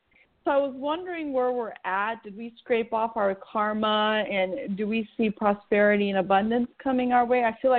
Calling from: Irvine, California, United States; I'm calling from Irvine, California.

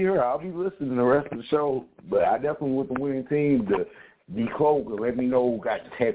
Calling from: Mesa, Arizona, United States; So I'm calling from Sunny Mesa, Arizona. I'm feeling good today. I just turned 44.

